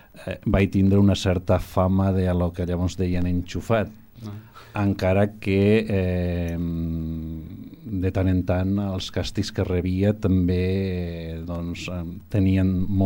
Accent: San Román de Morrano, Aragon, Spain; Doncs mai néixer en un poble de la província d'Osca que es diu Sant Román de Morrano.

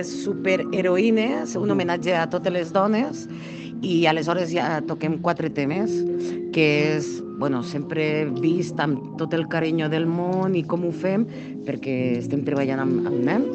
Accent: Lleida, Catalonia, Spain; Nosaltres som de Lleida, es nota o no es nota això?

